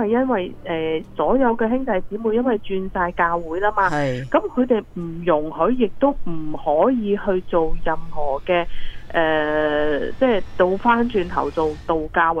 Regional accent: Hong Kong; 因為其實我哋喺香港大嘅

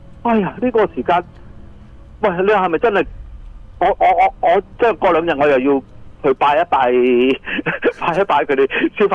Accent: China; 叫我哋叫用翻我哋中国人嗰啲

